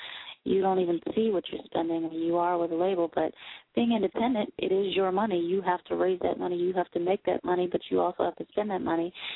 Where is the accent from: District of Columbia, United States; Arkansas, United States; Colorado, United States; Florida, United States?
District of Columbia, United States; Washington; I started my organization as a nonprofit in my hometown, Washington, D.C.